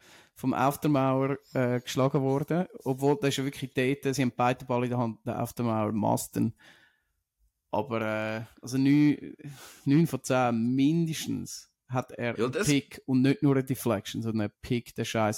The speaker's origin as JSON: {"language": "German", "region": "Lucerne", "country": "Switzerland", "said": "wie man so als Luzerner, also wie so auf Zürich immer gerne ein bisschen hässig kommt"}